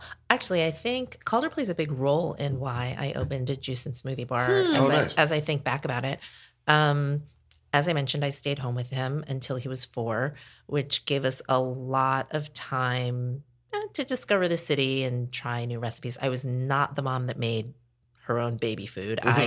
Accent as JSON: {"language": "English", "region": "New York", "country": "United States", "tie": "born or raised there", "also_born_or_lived": "Portland, Oregon", "said": "So I grew up in New York. I went to school in Philadelphia."}